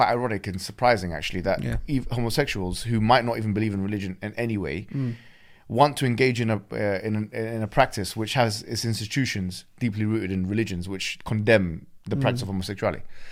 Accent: United Kingdom; born there; We're British. Yes. I mean, I was born in this country.

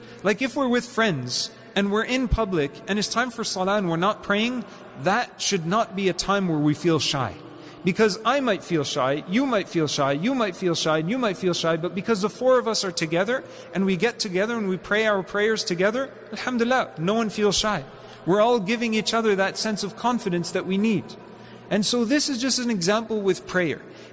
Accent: Canada; I'm Canadian. Get me out of here, right?

